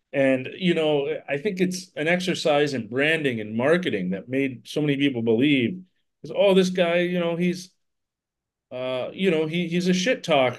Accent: Braddock Hills, Pennsylvania, United States; Look, I come from Braddock Hills area, which is a nice community right up above Braddock, up on the hill. A pretty middle class area

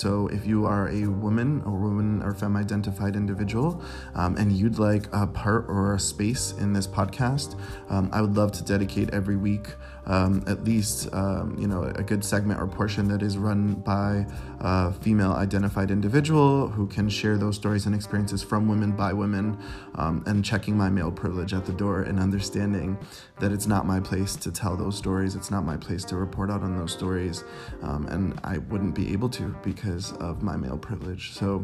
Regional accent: East Coast, United States; now in Chicago, United States; I grew up on the East Coast. I now am living in the beautiful city of Chicago, Illinois.

